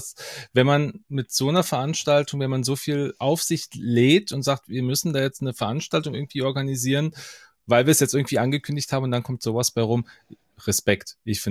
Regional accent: Hesse, Germany; ich komme aus Mittelhessen, ich hab's wahrscheinlich genauso weit wie viele anderen auch

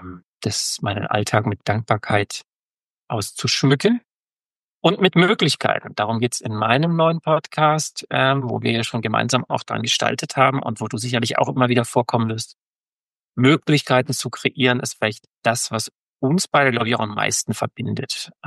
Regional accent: Berlin, Germany; wir leben zwischen Stuttgart und Ulm im Süden Deutschlands. Ursprünglich komme ich aus Berlin.

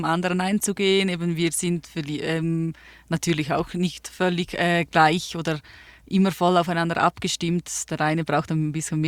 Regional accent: Italy; Ich bin Italienerin

